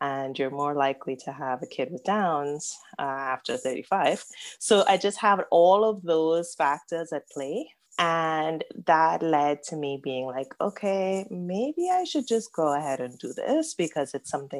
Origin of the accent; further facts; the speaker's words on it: Trinidad & Tobago; moved away as an adult; I am also an immigrant. I'm from Trinidad and Tobago. I moved here for college and then for grad school and have stayed. So I have set up roots here